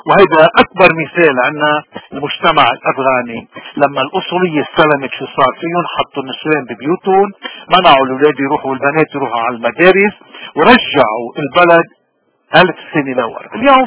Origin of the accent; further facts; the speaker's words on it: Lebanon; هودي نحنا لبنانية